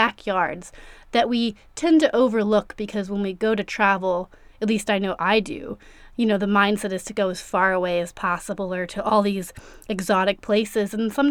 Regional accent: Richmond, Virginia, United States; So I've been spending most of my time now back in Richmond, Virginia. That is my hometown.

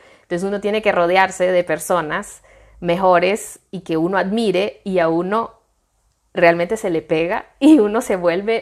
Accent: Honduras; born there; yo pude haber nacido en cualquier parte del mundo, pero si nací en Honduras

